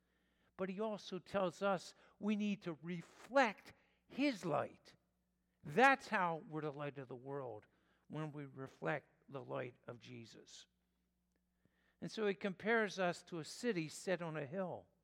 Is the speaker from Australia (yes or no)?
no; Telford, Pennsylvania, United States; I didn't grow up in Philadelphia, grew up in the Philadelphia area. When I grew up in Telford was nowhere close to being called a suburb. It was country, but that changed.